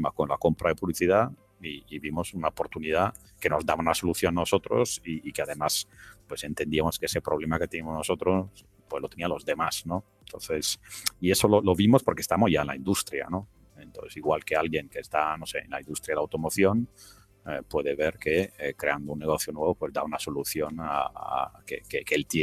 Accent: Italy; moved away as an adult; also born or lived in United States; now in Spain; yo soy americano y me crié en Italia y luego estudié fuera y encontré una mujer española y vine aquí a vivir.

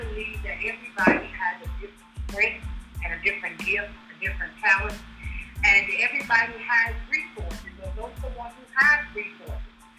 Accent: Shaw, Mississippi, United States; I'm from Shaw, but I have recently moved to Cleveland, which is right down the road. So I'm a Mississippi Delta girl.

